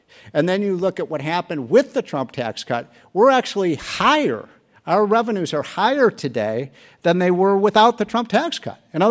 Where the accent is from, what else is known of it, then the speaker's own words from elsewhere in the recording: Illinois, United States; people who live in New York and my home state of Illinois and California?